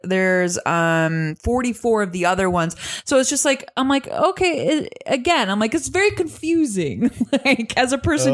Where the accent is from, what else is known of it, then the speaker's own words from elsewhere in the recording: Minnesota, United States; I'm from Minnesota and we have snapping turtles there like motherfuckers.